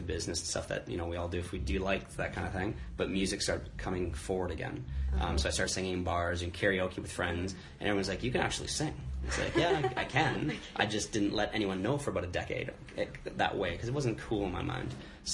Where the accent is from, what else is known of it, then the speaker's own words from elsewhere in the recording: Canada; now in Nashville, United States; Canada's my home country